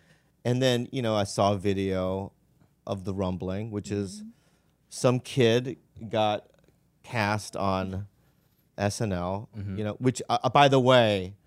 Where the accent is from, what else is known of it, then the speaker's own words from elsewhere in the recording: San Diego, California, United States; born there; before I'm anything, I'm an American. It doesn't look, feel like it or look like it, mm-hmm. but that's what I am. I was born in San Diego, Sharps Hospital, 1971.